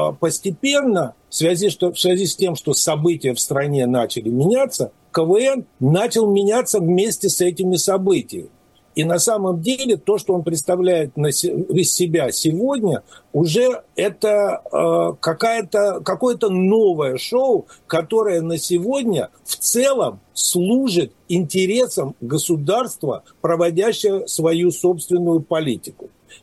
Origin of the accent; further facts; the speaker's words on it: Russia; moved away; Дело в том, что я в свое время уехал из России в 92-м году.